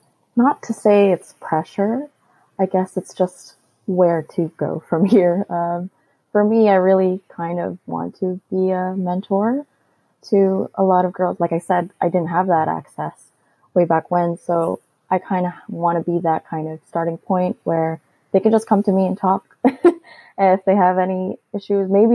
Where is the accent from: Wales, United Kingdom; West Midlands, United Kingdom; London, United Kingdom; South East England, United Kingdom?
London, United Kingdom; I've been racially discriminated throughout my life, to be honest, from growing up in London to moving here where it's more diverse.